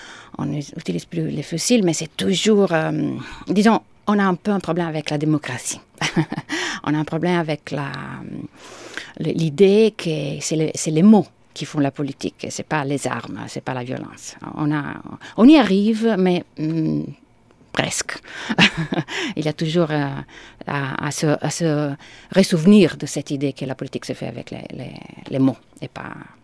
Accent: Rome, Lazio, Italy; French is a second language; comme je suis née à Rome, et j'ai vécu à Rome les premières 25 années de ma vie, puis j'ai voyagé, je suis allée ailleurs, et puis je suis retournée il y a presque 10 ans.

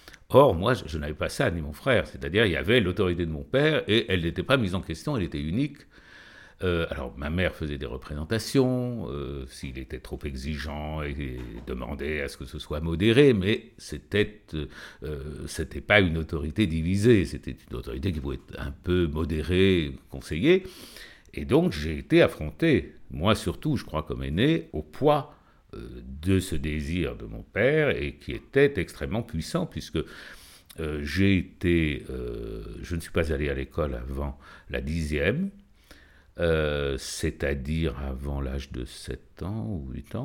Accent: France; je suis français. Je suis français parce que j'aime cette langue, j'aime cette littérature

